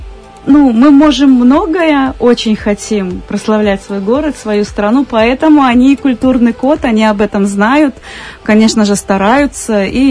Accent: Gomel, Gomel Region, Belarus; видно, что я из Беларуси, да, очень хочется кушать, смотреть на бигборды и понимать, что да, я в Беларуси, это мой Гомель

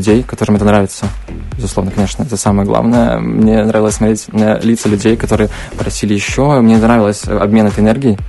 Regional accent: Belarus; я из Беларуси вообще.

